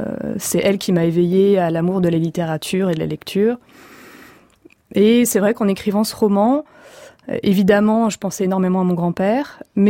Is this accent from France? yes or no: yes; France; Je me sens héritière d'une histoire coloniale en tant que Française